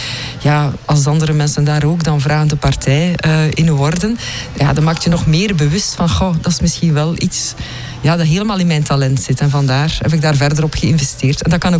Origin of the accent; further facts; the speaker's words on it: Denderleeuw, Flanders, Belgium; Ik kom uit Denderleeuw.